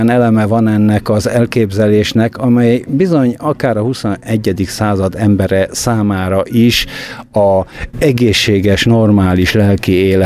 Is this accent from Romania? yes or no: no; Hungary; ezt úgy mondjuk, hogy magyar, magyarok vagyunk, magyarság